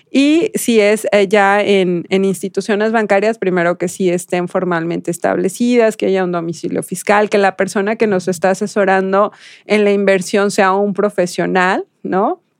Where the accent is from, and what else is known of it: Mexico